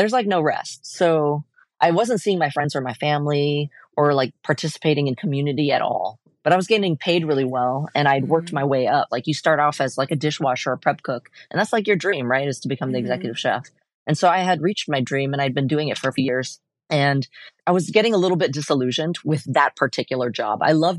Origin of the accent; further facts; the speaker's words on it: Portland, Oregon, United States; Because I was born and raised here in Portland.